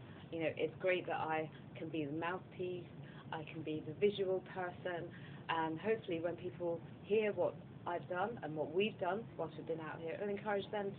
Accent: London, United Kingdom; I come from London, England, and I'm here as part of 2019 Service Corps.

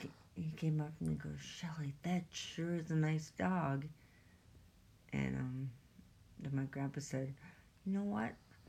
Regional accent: Ely, Minnesota, United States; I was born in Ely, Minnesota. And I was born... But I lived in Winton, which is just a little off of Ely.

